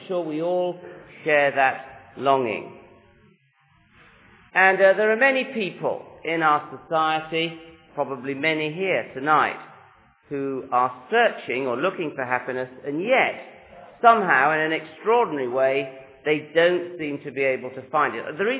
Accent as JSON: {"language": "English", "region": "England", "country": "United Kingdom", "said": "as you can tell, I'm an Englishman, but I work in Scotland."}